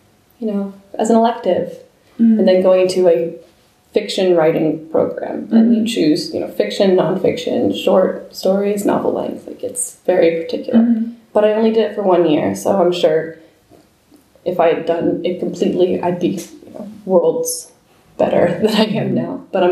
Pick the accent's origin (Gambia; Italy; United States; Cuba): United States; New Jersey; So then I went back to New York. I'm from New Jersey, so I kind of went back home